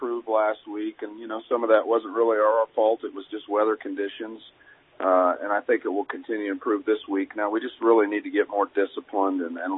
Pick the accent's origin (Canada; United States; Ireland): United States; Kansas; I grew up in Western Kansas, and we drove 2 hours to games all the time.